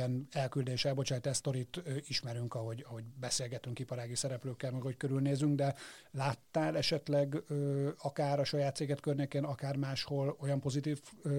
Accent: Croatia; now in Hungary; Én hasonlóan kezdtem, csak én Horvátországból érkeztem.

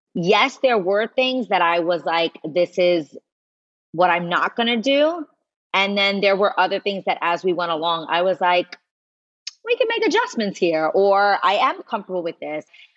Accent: New York City, New York, United States; Like, I'm a girl from New York City. Like, this is authentic to who I am. But I also recognize that there isn't one way to be Latina.

